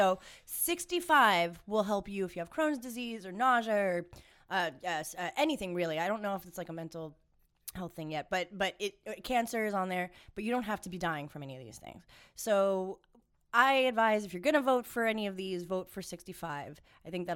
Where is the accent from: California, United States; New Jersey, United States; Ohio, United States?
New Jersey, United States; That's where I'm from. I'm from northern New Jersey.